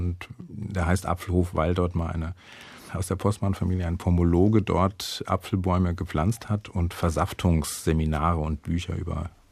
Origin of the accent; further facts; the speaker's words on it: Wiesbaden, Hesse, Germany; Ich bin ja eigentlich in Wiesbaden geboren und habe da auch bis 20 oder 21 gelebt.